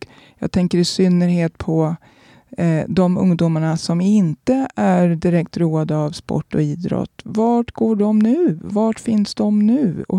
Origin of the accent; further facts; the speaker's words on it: Södertälje, Stockholm County, Sweden; För jag är ju i min hemstad, Södertälje.